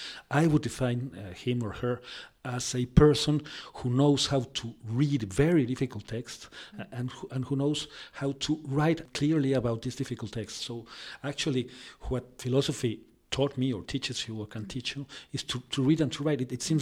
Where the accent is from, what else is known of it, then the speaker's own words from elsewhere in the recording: Mexico City, Mexico; I'm from Mexico, actually from Mexico City, and I've written, let's say, about 12 books